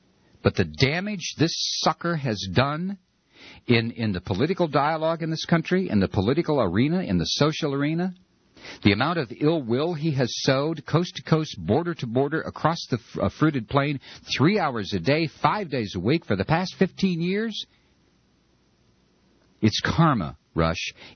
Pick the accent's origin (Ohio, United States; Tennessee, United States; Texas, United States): Ohio, United States; Toledo; driving in Toledo, Ohio. That's my hometown, dude.